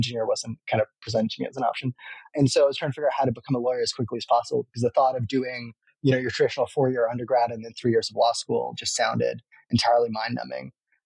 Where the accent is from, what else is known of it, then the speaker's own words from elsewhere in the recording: Ontario, Canada; also born or lived in London, United Kingdom; growing up in Canada, I was in like a small town outside of Toronto, in a lot of ways, like very idyllic, like kind of beautiful place to be. But, you know, I grew up with English and Persian parents.